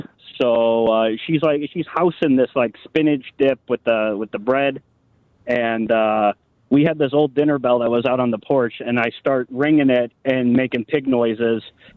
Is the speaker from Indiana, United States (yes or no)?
no; Plainfield, Illinois, United States; So I was like 11 years old, and I grew up in Plainfield